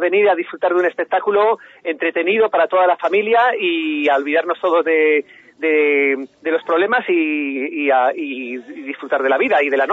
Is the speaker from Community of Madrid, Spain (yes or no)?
yes; Madrid, Community of Madrid, Spain; born there; also born or lived in Barcelona; now in Sierra de Gata, Spain; yo nací en Madrid